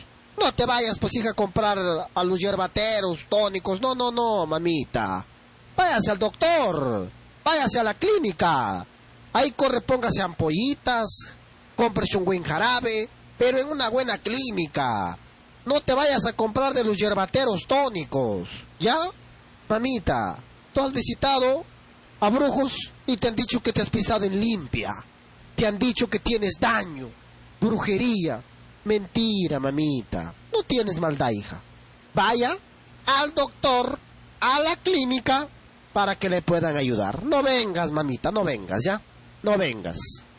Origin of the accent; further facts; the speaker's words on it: Huancabamba, Piura, Peru; now in Bambamarca, Peru; seguiré trabajando aquí en Bambamarca. Pero si Dios no quiere, quizás me regresaré a mi tierra de Huancabamba a trabajar todos los días.